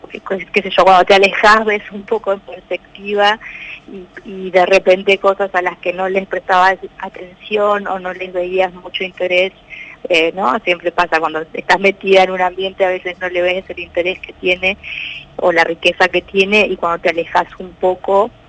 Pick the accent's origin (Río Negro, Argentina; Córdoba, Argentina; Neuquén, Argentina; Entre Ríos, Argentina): Entre Ríos, Argentina; moved away; Sí, tenemos, y incluso no es la misma la tonada que podemos tener en la costa del Uruguay que la que tienen los de la costa del Paraná.